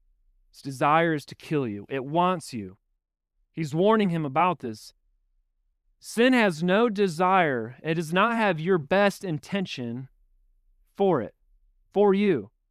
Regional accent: Midwest, United States; I'm from the Midwest. There's a lot of farmers up there.

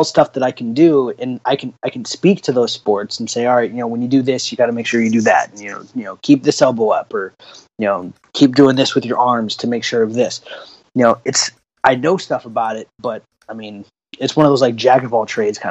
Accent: Minnesota, United States; born there; The only reason I was a fan of the Minnesota Twins was because I was born in Minnesota.

